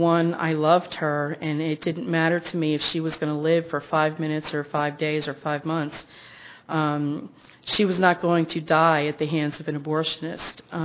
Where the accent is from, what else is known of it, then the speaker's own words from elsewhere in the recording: Maryland, United States; I called a friendly pastor that I knew from my hometown in Maryland